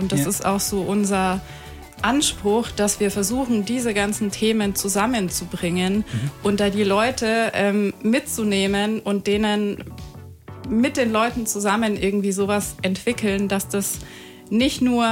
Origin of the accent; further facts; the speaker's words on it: Rosenheim, Bavaria, Germany; born there; Nee, ich bin in Rosenheim geboren